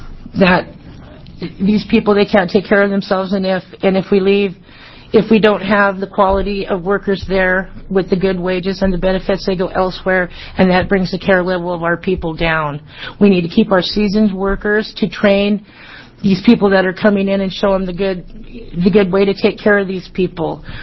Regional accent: Pendleton, Oregon, United States; I'm from Pendleton, Oregon. I work in a nursing home facility there.

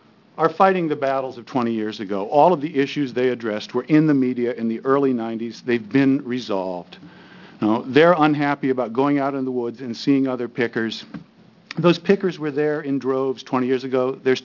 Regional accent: Corvallis, Oregon, United States; I was born in Corvallis in 1959, graduated from Corvallis High School in 1976, Reed College in 1984.

